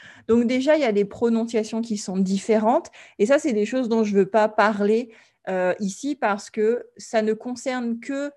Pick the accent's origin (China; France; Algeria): France; moi, en tant que Française, je vais dire